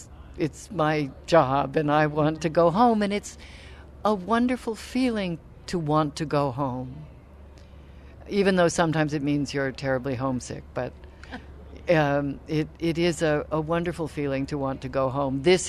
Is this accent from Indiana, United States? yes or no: no; Oakland, California, United States; now in New York, United States; I grew up in Oakland. I lived in Oakland from the sixth grade to my junior year at Stanford.